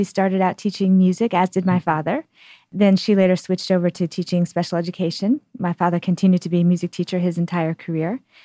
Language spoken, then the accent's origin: English; Texas, United States; moved away as an adult; also born or lived in California, United States / Michigan, United States; I claim Texas as home. We moved around a lot, but I grew up in Texas and went to school there through high school